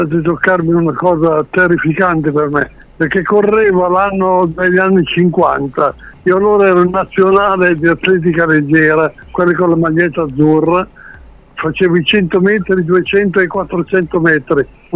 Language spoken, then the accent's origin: Italian; Piedmont, Italy; born there; Io sono piemontese di nascita, ma emiliano 100%, papà, nonne, bisnonni, perciò l'Emilia ha nel sangue la musica, ragazzi. Io l'ho trasportata in Piemonte e mi sono trovato benissimo